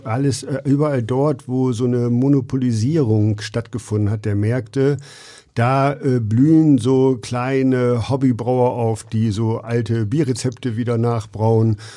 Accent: Wildeshausen, Lower Saxony, Germany; born there; now in Hamburg, Germany; Wir kommen aus Wildeshausen, gebürtig. Genau. Dann ging es nach Rügen mit der Expansion. Und dann sind wir so fündig geworden in Hamburg und fühlen uns da auch sehr wohl.

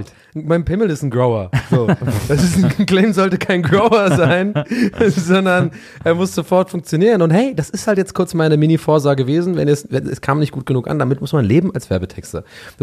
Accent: Ireland; ich als Ire, ich fände auch so ein eher kühleres Land eigentlich ganz geil als Urlaubsziel

